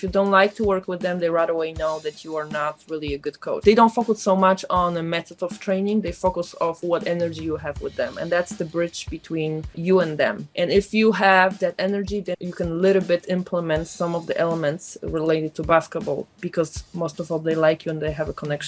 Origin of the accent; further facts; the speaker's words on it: Poland; English is a second language; now in United States; when I came to from Poland to USA, I was really, really skinny.